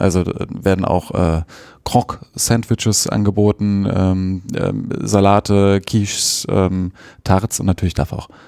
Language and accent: German; Düsseldorf, North Rhine-Westphalia, Germany; die man jetzt ja nicht unbedingt aussuchen würde als Düsseldorfer.